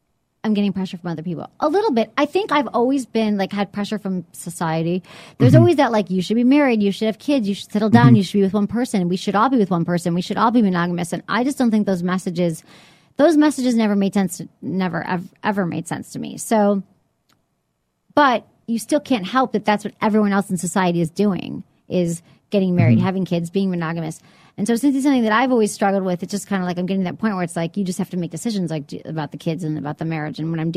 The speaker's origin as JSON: {"language": "English", "region": "Michigan", "country": "United States", "lives_now": "San Francisco, United States", "said": "they didn't breed me because I'm from Michigan, as you know. But I've lived here for so long that I've become sort of adopted to San Francisco."}